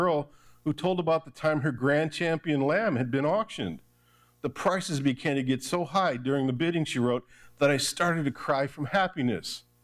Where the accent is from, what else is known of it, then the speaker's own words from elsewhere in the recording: Detroit, Michigan, United States; also born or lived in California; I grew up in Detroit. I love the Detroit Tigers, but when I lived out in California, I love the Dodgers.